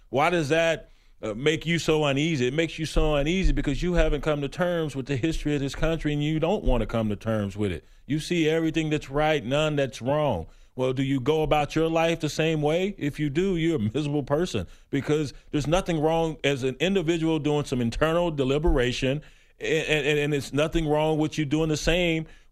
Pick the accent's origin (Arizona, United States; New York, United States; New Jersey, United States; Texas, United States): Texas, United States; Lubbock; Knucklehead, I've never been to Africa. I'm from here. I'm from Lubbock, Texas.